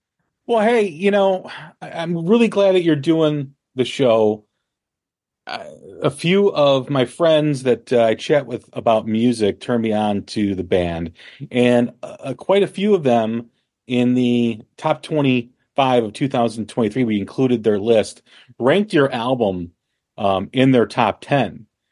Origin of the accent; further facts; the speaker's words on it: Chicago, Illinois, United States; Yeah, well, we're from Chicago, or I'm from Chicago.